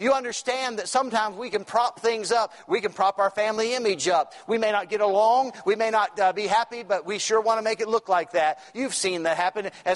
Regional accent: West Virginia, United States; I come from West Virginia, that's home. Mom and Dad's still there, my brothers.

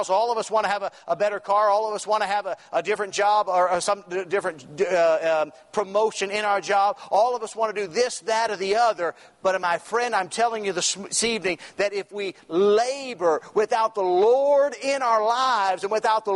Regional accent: West Virginia, United States; I come from West Virginia, that's home. Mom and Dad's still there, my brothers.

